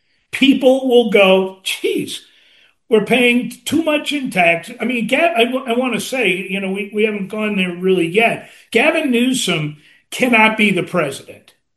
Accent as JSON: {"language": "English", "town": "New York City", "region": "New York", "country": "United States", "tie": "born or raised there", "said": "And like I say, I mean, I grew up in New York City. You're exposed to everything."}